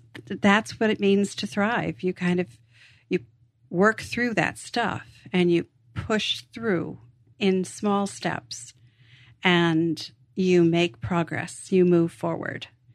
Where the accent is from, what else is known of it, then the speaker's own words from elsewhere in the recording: New England, United States; I grew up in New England, so I think about the crocus coming up through the frozen ground.